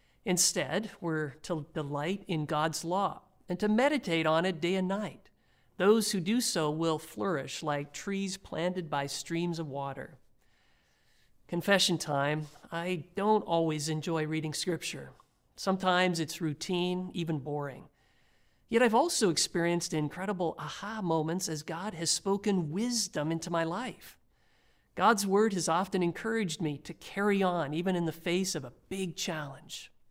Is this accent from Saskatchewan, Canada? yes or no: yes; Saskatchewan, Canada; I want to tell you a story about someone I grew up with in Carrenport, Saskatchewan.